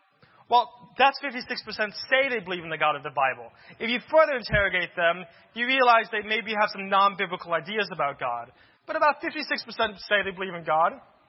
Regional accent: Florida, United States; I grew up in Florida, but I flew out to California to go to Stanford University.

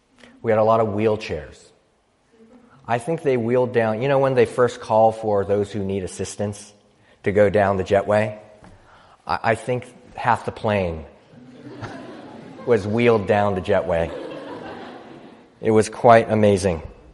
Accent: Philadelphia, Pennsylvania, United States; U.S. Air, because I'm from Philadelphia, which means you fly U.S. Air.

